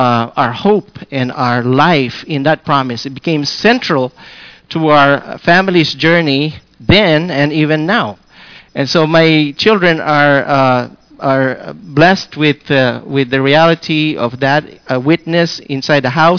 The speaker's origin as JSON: {"language": "English", "country": "Philippines", "tie": "born or raised there", "said": "When we were growing up in the Philippines, we have a family verse."}